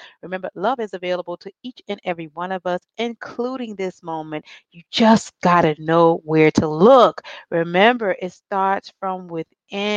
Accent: Miami Beach, Florida, United States; Tammy's in my hometown, which is Miami Beach, Florida.

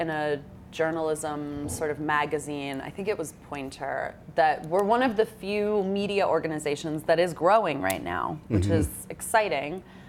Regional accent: Florida, United States; My dad was Mexican. My mom is Canadian.

